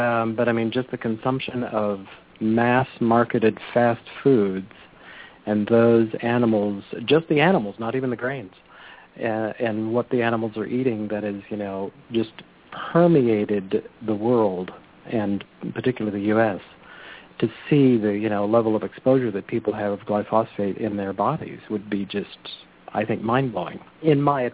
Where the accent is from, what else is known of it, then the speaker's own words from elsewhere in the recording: California, United States; I remember as a kid I grew up around the Salinas Valley